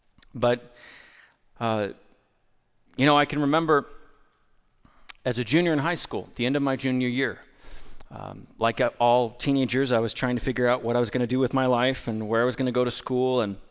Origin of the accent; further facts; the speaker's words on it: California, United States; I'm having a tough enough time deciding in California. I'm from California.